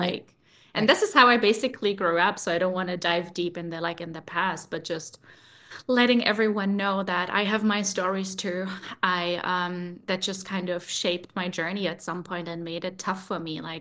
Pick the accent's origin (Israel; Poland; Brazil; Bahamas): Poland; also born or lived in Germany; now in United States; I mean, I'm an immigrant for the second time. We immigrated from Poland to Germany, which wasn't an easy ride. So even now immigrating to America was also, it brought up past memories